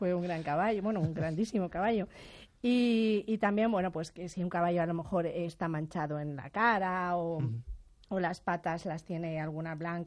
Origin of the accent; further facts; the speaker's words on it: Spain; como somos los españoles, nosotros imitamos y luego las adaptamos